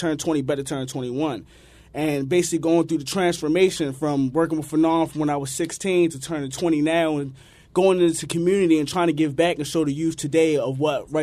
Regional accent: Baltimore, Maryland, United States; Well, growing up in East Baltimore, where I was raised, it wasn't much a big thing about rites of passage coming up in the streets of East Baltimore.

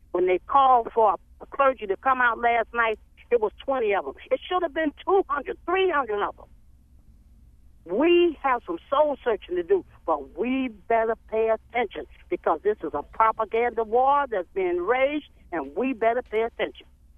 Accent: St. Louis, Missouri, United States; I grew up in St. Louis, and let me tell you something.

